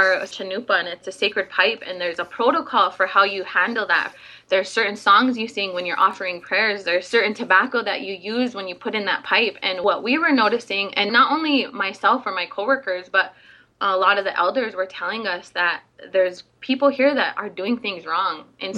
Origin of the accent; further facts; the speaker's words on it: Standing Rock, United States; Like I just said … I'm from Standing Rock, and I shake your hand with a heartfelt handshake.